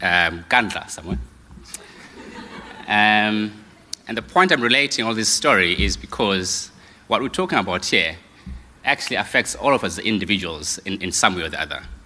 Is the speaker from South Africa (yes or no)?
yes; Mthatha, Eastern Cape, South Africa; now in Bryanston, South Africa; from a village called Misty Mount. Misty Mount is in a town called Libote. But I never say I'm from Libote because no one knows where that is. So I say I'm from Mthatha.